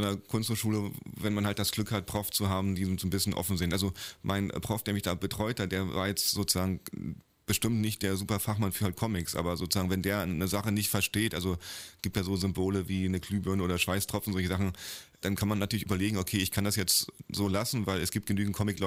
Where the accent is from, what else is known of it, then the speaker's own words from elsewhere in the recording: East Germany, Germany; die gab es ja bei uns im Osten.